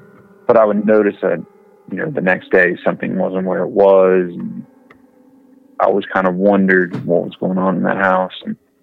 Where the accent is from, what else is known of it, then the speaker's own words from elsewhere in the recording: Cincinnati, Ohio, United States; I was from Cincinnati.